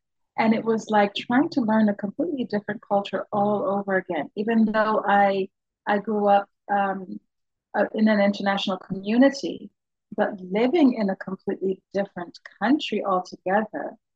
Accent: Jordan; One of my favorite childhood memories was when I grew up in Jordan.

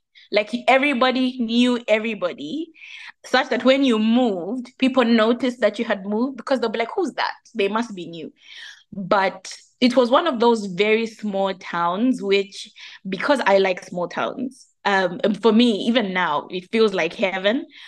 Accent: Mufulira, Copperbelt, Zambia; also born or lived in Kalulushi; I grew up in Mufulira and Kalulushi.

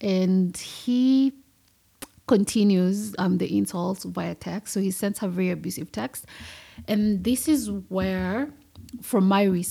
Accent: Kenya; just because I've been born and raised in Kenyan society, one thing that irritates me about Kenyan men

